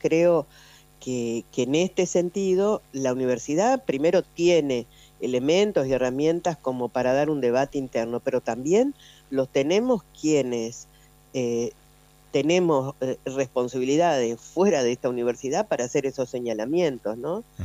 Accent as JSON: {"language": "Spanish", "region": "Entre Ríos", "country": "Argentina", "said": "nosotros este año estamos convocados como argentinos y argentinas, entrerrianos, a votar"}